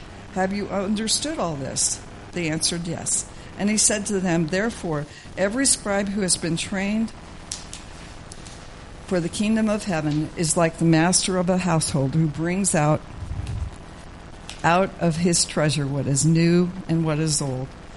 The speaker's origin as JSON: {"language": "English", "town": "Greeley", "region": "Colorado", "country": "United States", "tie": "born or raised there", "said": "I'm a fourth-generation proud Colorado native. I grew up in Weld County, which, if you know where Greeley is, that's where my hometown is."}